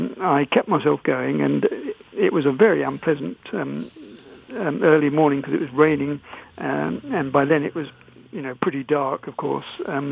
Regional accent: England, United Kingdom; accent: English; because I'd been talking to some of the birders, they'd recognized my English accent

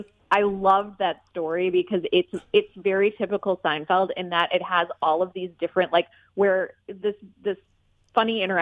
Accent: Midwest, United States; I watched when I was growing up in the Midwest

